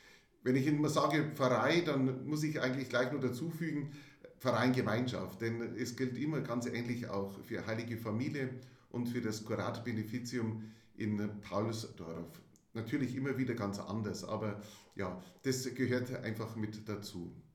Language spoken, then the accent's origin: German; Nabburg, Bavaria, Germany; accent: Upper Palatinate; also born or lived in Regensburg; ich bin Oberpfälzer, bin mittlerer Oberpfälzer, bin gebürtig Nappburg und bei Nappburg zuerst aufgewachsen.